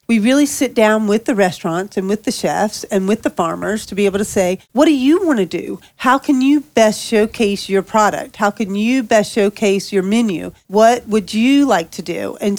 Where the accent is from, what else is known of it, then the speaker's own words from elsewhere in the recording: Savannah, Georgia, United States; I mean, I'm from Savannah and I grew up on peaches every day.